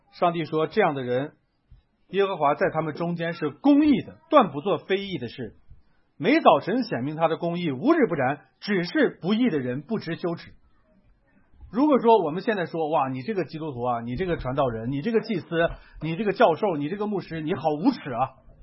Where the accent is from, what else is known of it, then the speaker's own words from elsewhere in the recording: Xingtai, Hebei, China; 我老家河北的啊，邢台那边的